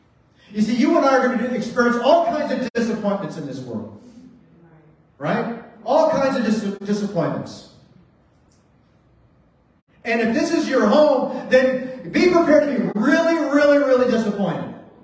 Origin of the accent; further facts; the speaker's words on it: East Coast, United States; now in Canada; I mean, I'm from the East Coast. I lived up and down the East Coast for years.